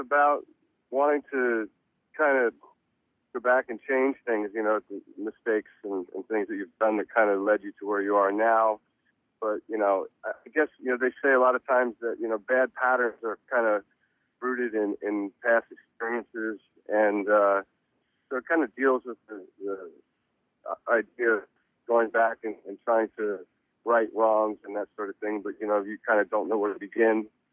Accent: Reading, Pennsylvania, United States; born there; I was born in Reading, Pennsylvania

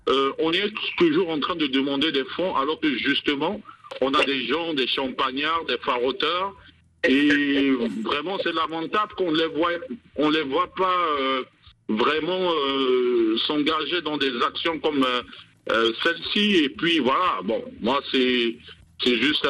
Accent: Cameroon; Et vu qu'on est Camerounais d'origine

